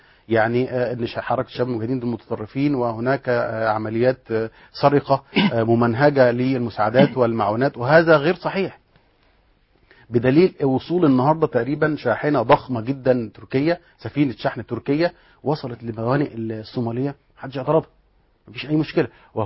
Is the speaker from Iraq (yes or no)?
no; Egypt; زي اللي حصل عندنا في مصر في ثوره 25 يناير.